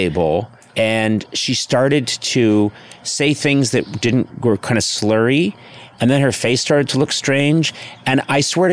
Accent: Ireland; as my face and head started rotting, as when an Irish man gets older, it rots like old fruit in the sun.

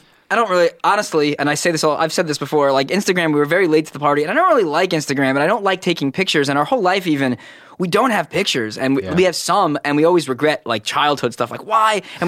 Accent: Brooklyn, New York, United States; I was born in Brooklyn Hospital in a very black neighborhood.

